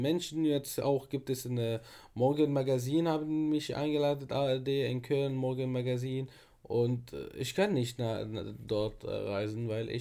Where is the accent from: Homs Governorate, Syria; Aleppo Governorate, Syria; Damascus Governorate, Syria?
Damascus Governorate, Syria; Damascus; German is a second language; now in Germany; ich bin in Damaskus geboren, dort aufgewachsen. Es ist ein großes Land, sehr Multikulti, viel verschiedene Leute.